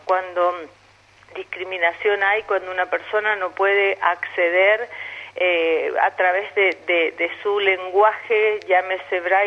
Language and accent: Spanish; Argentina; yo no quiero como argentina